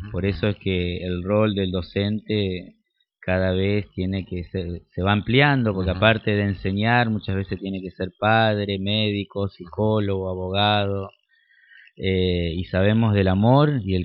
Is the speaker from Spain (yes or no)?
no; Buenos Aires, Argentina; born there; uno de los primeros instalamos en mi zona, en el barrio Pompeya, que es el lugar donde yo nací